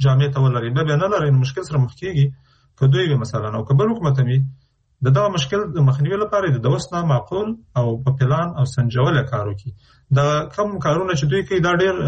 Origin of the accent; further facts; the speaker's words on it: Afghanistan; نو چون موږ د افغانستان خلک یو د افغانستان په هر فرد